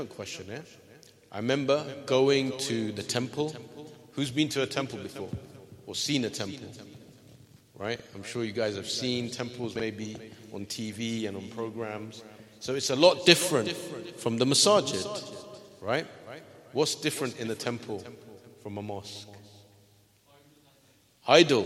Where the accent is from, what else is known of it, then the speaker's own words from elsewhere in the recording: London, United Kingdom; I grew up in London. Multicultural.